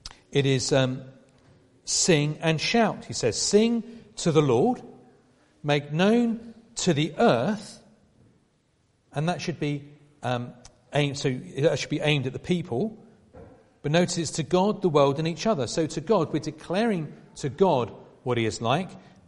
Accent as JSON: {"language": "English", "region": "England", "country": "United Kingdom", "said": "it's probably because I'm English"}